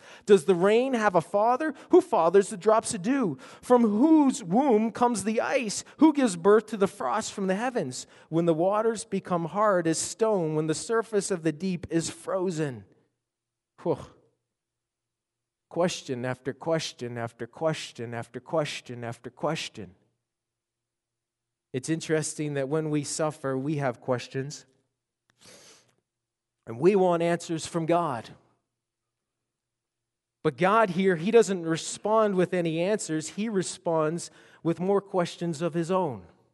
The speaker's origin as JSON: {"language": "English", "region": "Nova Scotia", "country": "Canada", "tie": "born or raised there", "said": "I grew up in Nova Scotia, where they had the highest tides in the world"}